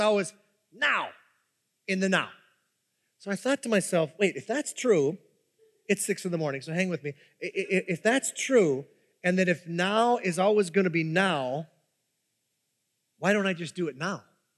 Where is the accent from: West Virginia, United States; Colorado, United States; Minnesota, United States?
Minnesota, United States; I'm from the Iron Range. We call it Iron Range orange juice.